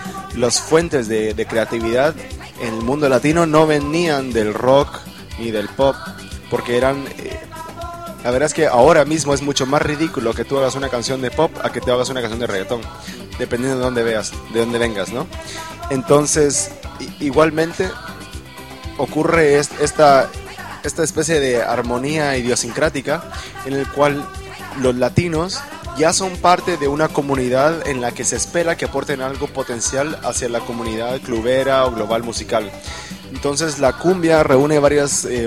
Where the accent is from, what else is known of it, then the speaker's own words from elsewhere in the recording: Guatemala; yo soy guatemalteco, soy chapín, pero yo no nací bailando cumbia ni tocando salsa